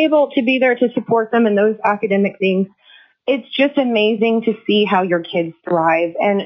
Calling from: Wasilla, Alaska, United States; I am calling from Wasilla, Alaska.

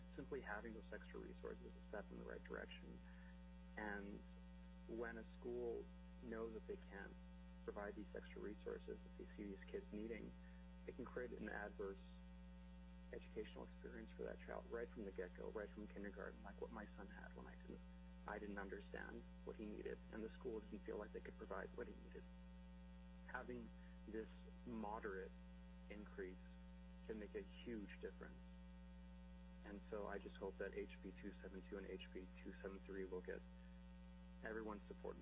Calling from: Anchorage, Alaska, United States; I'm calling in from Anchorage, and I'm calling as a parent of a child in the Anchorage School District

